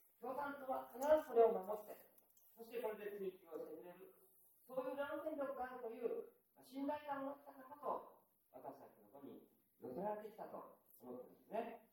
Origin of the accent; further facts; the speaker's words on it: Hiroshima, Japan; 私は広島に育ちました。